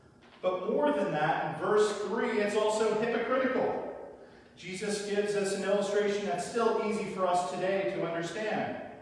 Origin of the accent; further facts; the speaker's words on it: California, United States; because we're from California and we still have to use lingo, even though I'm former Californian and don't identify with the politics of the state